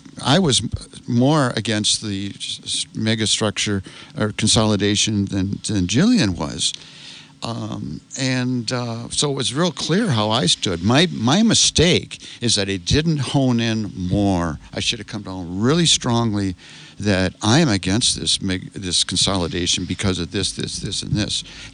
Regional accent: Eau Claire, Wisconsin, United States; Eau Claire, I'm from the Eau Claire area, and I looked up Eau Claire Memorial, my alma mater.

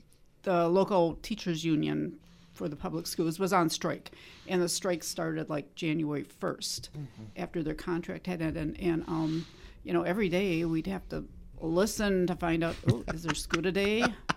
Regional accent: Wisconsin Rapids, Wisconsin, United States; I am from Wisconsin Rapids.

